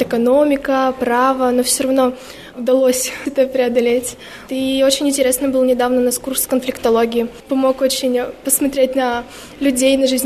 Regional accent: Veliky Novgorod, Novgorod Oblast, Russia; Да, я из Великого Новгорода.

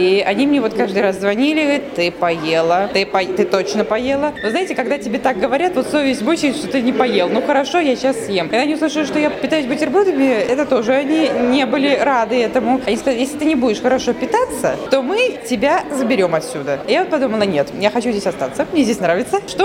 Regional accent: Saint Petersburg, Russia; now in Veliky Novgorod, Russia; Я из Петербурга.

